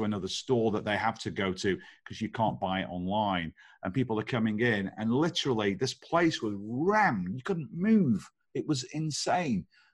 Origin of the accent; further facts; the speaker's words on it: United Kingdom; just tell me, I'm a Brit. I'm curious.